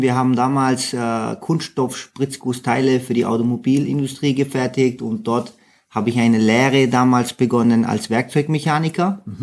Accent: Heilbronn, Baden-Württemberg, Germany; ich komme ja aus Heilbronn und sind sehr nah an Stuttgart von der Anbindung her.

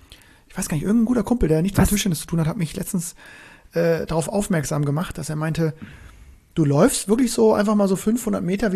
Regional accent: Northern Germany, Germany; auch als Norddeutscher

